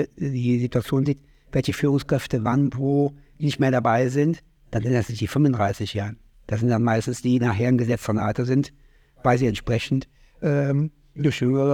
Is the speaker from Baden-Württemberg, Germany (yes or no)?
no; Cologne, North Rhine-Westphalia, Germany; now in Hamburg, Germany; ich bleib bei den Fischköpfen kein halbes Jahr. Das geht überhaupt nicht als Kölner.